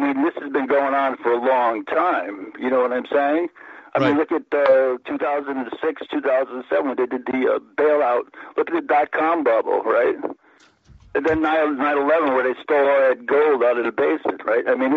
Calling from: Connecticut, United States; from Connecticut.

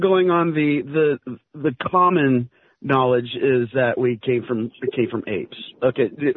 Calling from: San Diego, California, United States; in San Diego.

